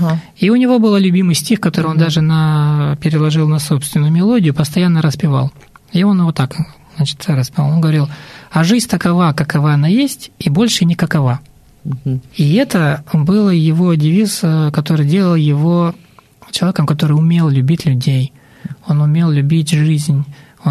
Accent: Far East, Russia; Я сам с Дальнего Востока

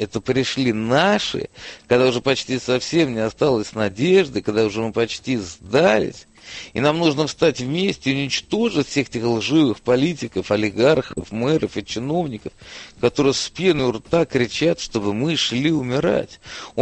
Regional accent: Ukraine; Я люблю мой украинский народ, своих предков, свою культуру. Я украинец.

